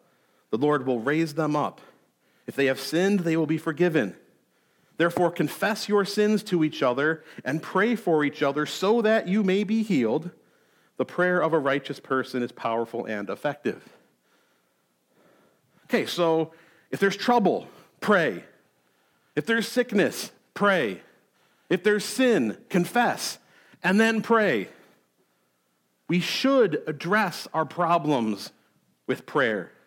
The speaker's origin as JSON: {"language": "English", "town": "Clarence", "region": "New York", "country": "United States", "tie": "born or raised there", "said": "I grew up in Clarence. It was about 5-10 minutes away"}